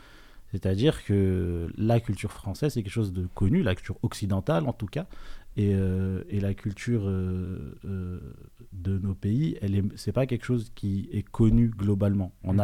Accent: Tunisia; born there; Moi, je suis né en Tunisie.

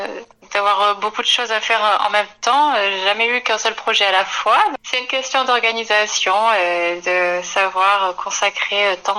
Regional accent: Gap, Provence-Alpes-Côte d'Azur, France; Bah, c'est les origines. J'ai grandi à Gap, donc... beaucoup de mes projets se passent à Gap encore.

